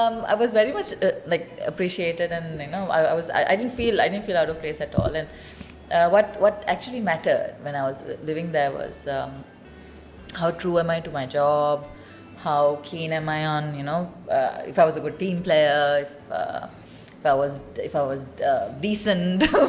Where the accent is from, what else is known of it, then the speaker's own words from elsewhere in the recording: Kuwait; back in Kuwait, I was born and brought up in Kuwait. About 2% I lived in Sri Lanka during my childhood.